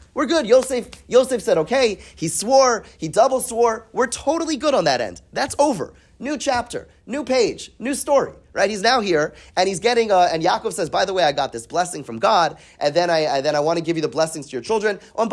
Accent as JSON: {"language": "English", "country": "Canada", "tie": "born there", "said": "Born in Canada, like myself, I'm Canadian, right?"}